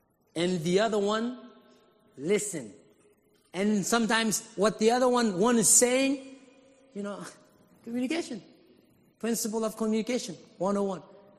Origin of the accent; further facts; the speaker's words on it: Haiti; That's how I grew up in Haiti.